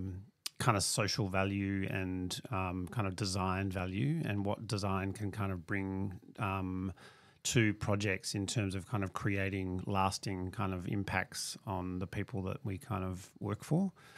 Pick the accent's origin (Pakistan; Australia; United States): Australia; Margaret River, Western Australia; I was born and raised down south in Margaret River